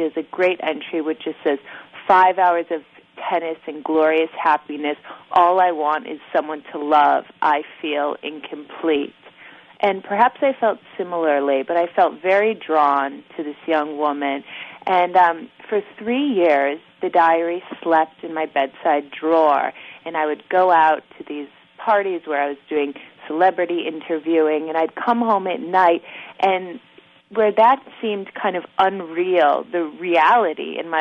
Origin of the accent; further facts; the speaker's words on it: Chicago, Illinois, United States; growing up in Chicago and just the proximity you're able to have to these great Art Deco buildings and wandering through the Art Institute without seeing a soul sometimes during the week